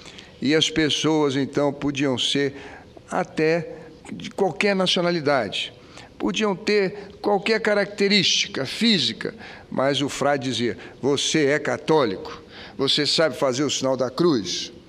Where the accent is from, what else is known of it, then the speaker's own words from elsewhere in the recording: Brazil; Mas, nós somos brasileiros, nós temos que aprender a conviver com as diferenças.